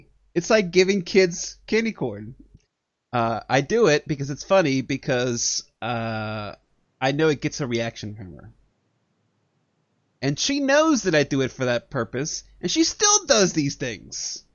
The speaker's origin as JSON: {"language": "English", "region": "New York", "country": "United States", "tie": "born or raised there", "said": "because, as I said, I grew up in New York. New Yorkers know he's a garbage person."}